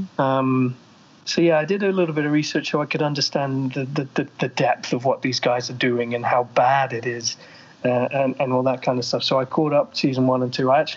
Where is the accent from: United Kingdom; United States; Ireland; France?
United Kingdom; England; now in North America; But I'm from England, right?